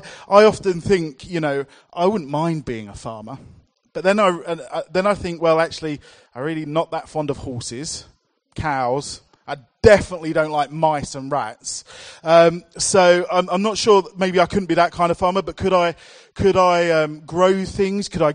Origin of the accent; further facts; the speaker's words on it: London, United Kingdom; Corby, compared to where I grew up in London, Corby is quite rural